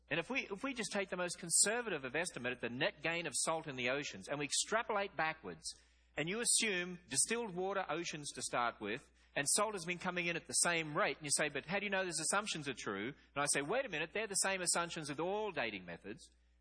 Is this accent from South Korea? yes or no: no; Australia; down under, my home country in Australia.